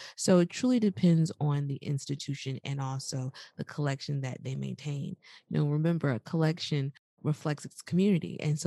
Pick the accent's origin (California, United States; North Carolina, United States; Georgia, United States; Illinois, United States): Georgia, United States; And I transitioned to Georgia, back to my home state.